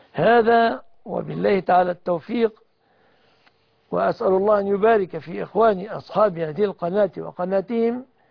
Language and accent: Arabic; Egypt; بلادنا مصر